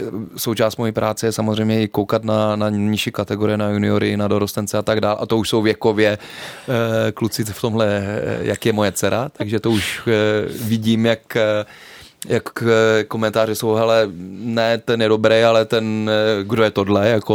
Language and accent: Czech; Třebíč, Vysočina Region, Czechia; já pocházím z Třebíče